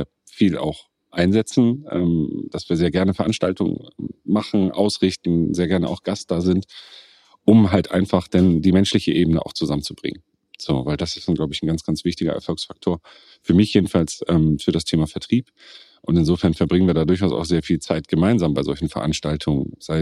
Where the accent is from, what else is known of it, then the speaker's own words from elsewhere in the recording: Kiel, Schleswig-Holstein, Germany; ich bin in Kiel geboren und durch die Wassernähe waren meine Hobbys immer mit Wasser verbunden.